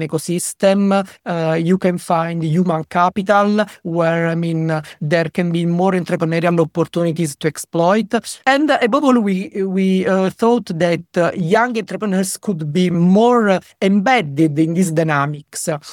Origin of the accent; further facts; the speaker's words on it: Italy; English is a second language; I am from Italy